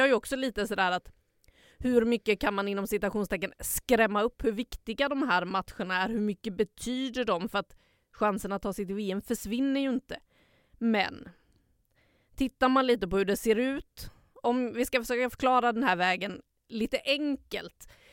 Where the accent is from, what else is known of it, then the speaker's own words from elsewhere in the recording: Stockholm, Stockholm County, Sweden; Stockholm är ändå min hemstad.